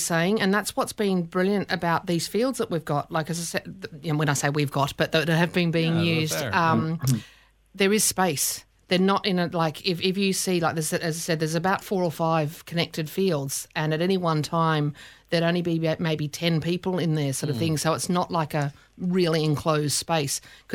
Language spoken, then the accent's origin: English; Australia; also born or lived in Sydney; I'm Australian, you know, the dog, I lived in Sydney, like right in the middle of Sydney